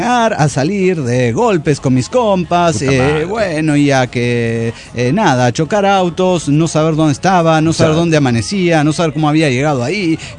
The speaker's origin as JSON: {"language": "Spanish", "town": "San Antonio", "region": "Texas", "country": "United States", "said": "de San Antonio, Texas."}